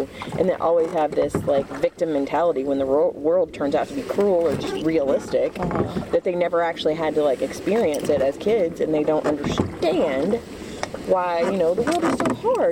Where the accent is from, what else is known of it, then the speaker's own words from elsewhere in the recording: Mount Pleasant, Texas, United States; Mount Pleasant, Texas. It's nowhere.